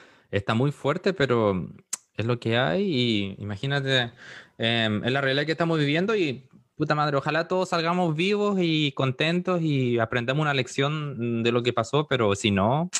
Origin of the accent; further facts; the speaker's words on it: Chile; mi cultura chilena, aunque los que no saben soy chileno.